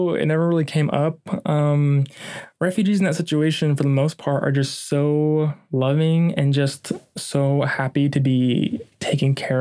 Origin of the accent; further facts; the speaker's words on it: the South, United States; I grew up in the South for middle school, high school, and being, you know, a little bit darker was always an issue. I've also experienced, you know, like as a gay man